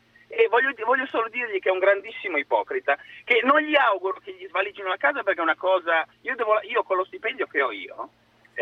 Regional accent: Bordighera, Liguria, Italy; now in Milan, Italy; Io sono di Bordighera, che è in provincia di Imperia

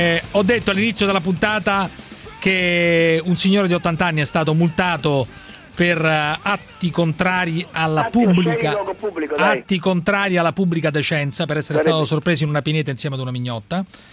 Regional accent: Rome, Lazio, Italy; siamo di Roma tutti e due

